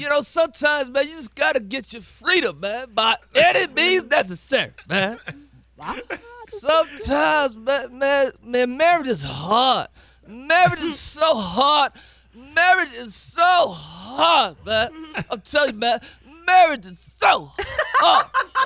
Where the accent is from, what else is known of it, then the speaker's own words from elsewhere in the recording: Fayetteville, North Carolina, United States; I'm from North Carolina. Thanks for asking. I appreciate you asking me that question. I'm from Fayetteville, it's a small town.